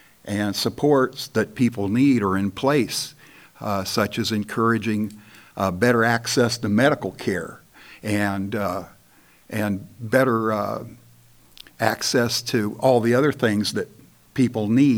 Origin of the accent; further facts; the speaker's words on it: Waterloo, Indiana, United States; now in Concrete, United States; I was born and raised in Northeast Indiana in a small town, not unlike Concrete.